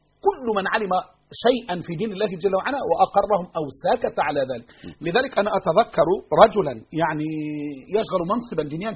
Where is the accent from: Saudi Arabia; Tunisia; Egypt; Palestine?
Egypt; إن إحنا شعب مصري بالذات شعب طيب جدا